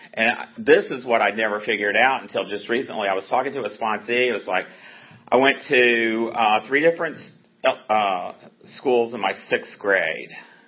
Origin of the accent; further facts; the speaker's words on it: Houston, Texas, United States; Like I said, I'm not from Richmond, but I got sober there. I'm originally from Houston, Texas.